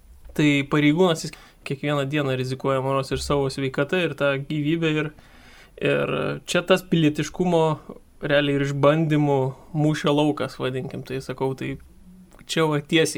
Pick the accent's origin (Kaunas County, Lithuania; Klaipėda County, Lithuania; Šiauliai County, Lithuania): Kaunas County, Lithuania; Kaunas; Aš esu pats kaunietis, esu baigęs Kauno jėzuitų gimnaziją